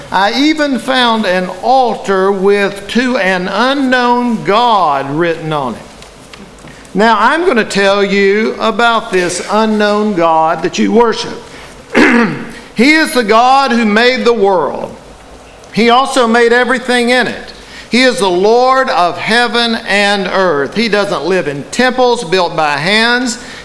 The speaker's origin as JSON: {"language": "English", "region": "Georgia", "country": "United States", "tie": "born or raised there", "said": "I was born and raised just outside Chickamauga National Military Park. And I spent a lot of my youth around and sometimes atop various statues and monuments."}